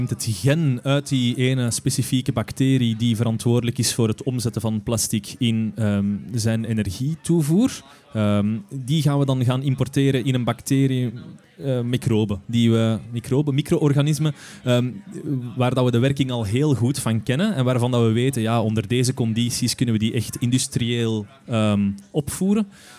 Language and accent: Dutch; Steenhuffel, Flemish Brabant, Belgium; Ik ben van Steenuffel.